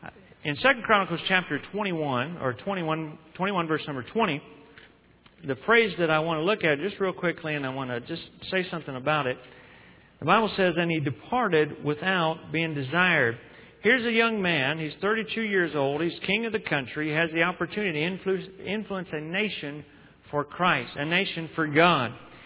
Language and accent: English; Texas, United States; I'm not sophisticated. I'm from Texas. I tell folks everywhere.